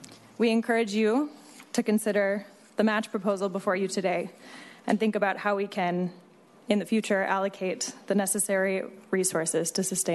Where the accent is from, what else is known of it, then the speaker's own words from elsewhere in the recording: Seattle, Washington, United States; Growing up in Seattle, I made my first campaign contribution because of public financing.